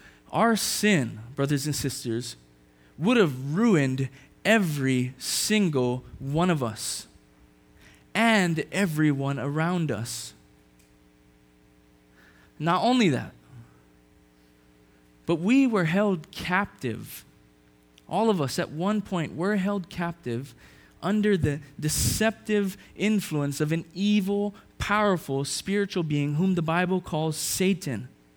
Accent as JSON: {"language": "English", "region": "Hawaii", "country": "United States", "tie": "born or raised there", "said": "You see, growing up in Hawaii, we hear of flash floods and tsunami threats all the time."}